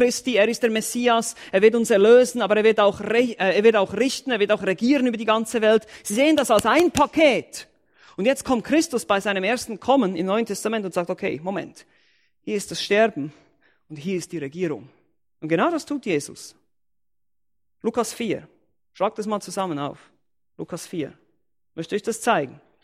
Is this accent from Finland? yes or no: no; Switzerland; Ich meine, ich bin aus der Schweiz, wir haben sehr viele Berge da.